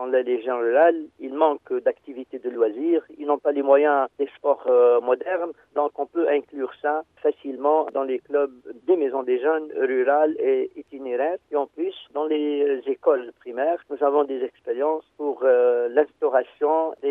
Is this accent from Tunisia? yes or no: yes; Tunisia; chez nous en Tunisie, le mariage traditionnel surtout se base sur les jeux